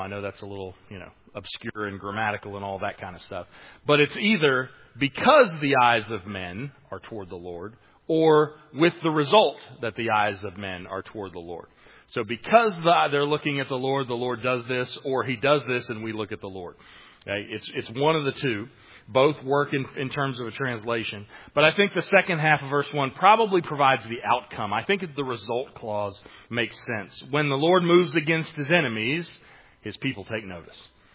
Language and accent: English; England, United Kingdom; I'm an English guy, and it's still a little too metaphorical for me.